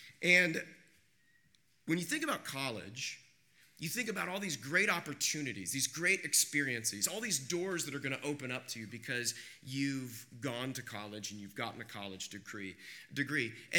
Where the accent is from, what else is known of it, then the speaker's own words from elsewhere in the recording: Kansas, United States; I grew up in Kansas, and the Kansas City Royals were my team.